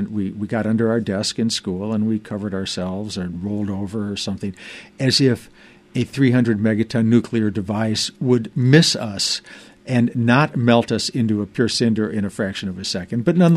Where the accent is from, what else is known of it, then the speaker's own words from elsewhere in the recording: Illinois, United States; But I growing up outside of Chicago.